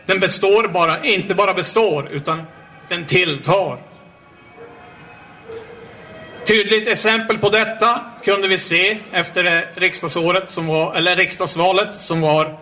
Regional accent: Norrland, Sweden; framförallt där jag kommer ifrån, uppe i Norrland

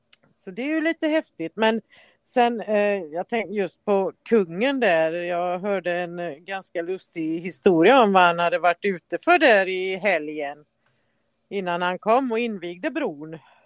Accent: Dalarna County, Sweden; Jag är från Dalarna, vet du.

